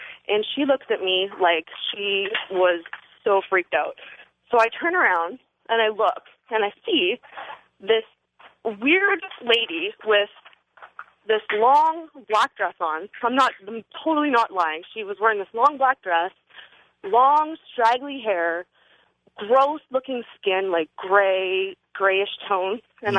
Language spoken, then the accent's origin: English; Victoria, British Columbia, Canada; now in Austin, United States; I am living in Austin, Texas right now. … I am from Victoria, BC, Canada, originally.